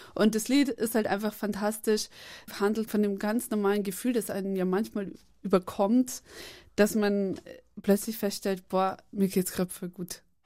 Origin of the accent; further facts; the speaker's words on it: Bavaria, Germany; ich sage auch … ich sage nicht … weil ich komme einfach aus Bayern, wir sprechen alles falsch aus.